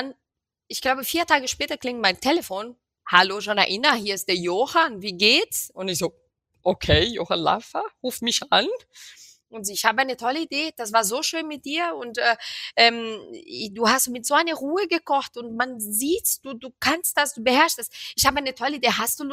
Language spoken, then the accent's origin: German; Rio de Janeiro, Brazil; Und ich komme aus Rio und bei uns wird viel...